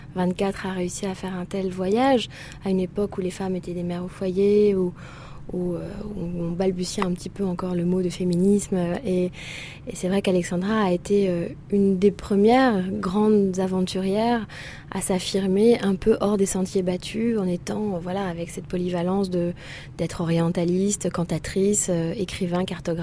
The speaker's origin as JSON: {"language": "French", "town": "Paris", "region": "Île-de-France", "country": "France", "tie": "born there", "said": "Comme je suis d'origine bretonne, mes parents sont bretons et j'ai un peu du granit. Même si je suis née à Paris, je me sens très bretonne de sang et de souche."}